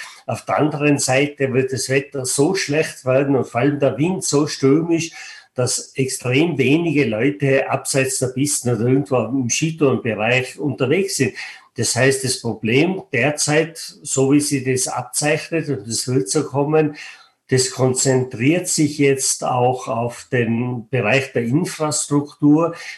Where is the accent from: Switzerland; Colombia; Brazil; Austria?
Austria; Tyrol; ich bin selber ein Mensch aus den Bergen. Ich bin geboren und aufgewachsen im Stubaital und sitze momentan im Stubaital